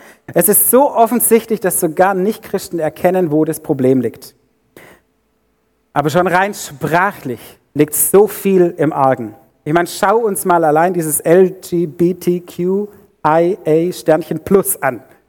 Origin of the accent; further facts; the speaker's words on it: Herrenberg, Baden-Württemberg, Germany; accent: Swabian; Ich bin 25 Minuten hier um die Ecke auf die Welt gekommen. Ich bin in Herrenberg im Krankenhaus geboren und bin aus Schwäbisch aufgewachsen.